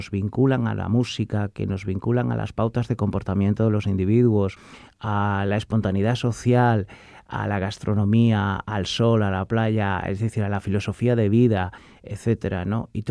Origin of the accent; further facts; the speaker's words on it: Cádiz, Andalusia, Spain; yo soy andaluz de origen, soy de Cádiz